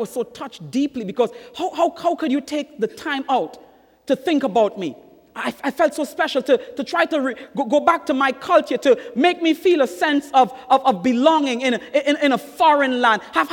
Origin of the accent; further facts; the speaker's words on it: Trinidad & Tobago; That when I tell you I'm from Trinidad, you will not ask me what part of Jamaica that is.